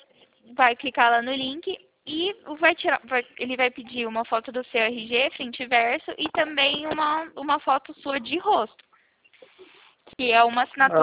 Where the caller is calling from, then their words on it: Campo Limpo Paulista, São Paulo, Brazil; Hoje eu falo de Campo Limpo Paulista, conhece?